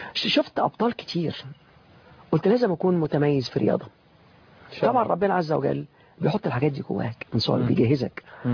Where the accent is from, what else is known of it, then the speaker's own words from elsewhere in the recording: Alexandria, Alexandria Governorate, Egypt; يعني احنا من اسكندريه، من جوه اسكندريه. لازم الاسكندراني الحق يبقى حاجه من الاثنين، يا اما من بحري يا اما من كرموز، واحده من الاثنين. احنا من بحري، حتى البحري اللي ورا. فوالله اترعرعت فيها،